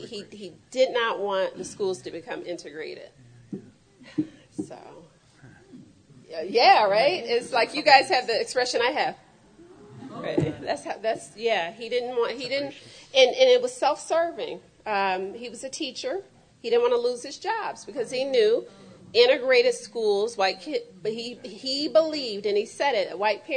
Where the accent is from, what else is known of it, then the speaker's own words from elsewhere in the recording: Toledo, Ohio, United States; And I'm from Toledo. They didn't teach us German. And I learned French